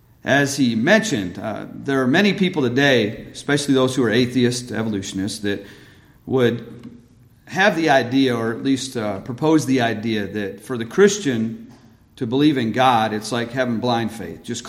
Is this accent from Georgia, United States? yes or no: no; Michigan, United States; I grew up in Michigan.